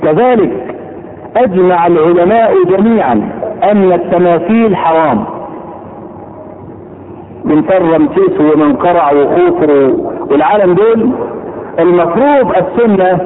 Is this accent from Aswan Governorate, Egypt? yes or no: no; Kafr El Sheikh, Kafr El Sheikh Governorate, Egypt; مسجد الشيخ طلحة عندنا في كفر الشيخ